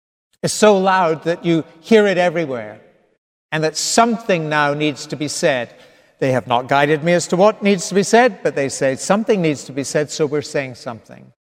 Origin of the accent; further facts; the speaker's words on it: Scotland, United Kingdom; I began by telling you a little bit about my own experience growing up in Scotland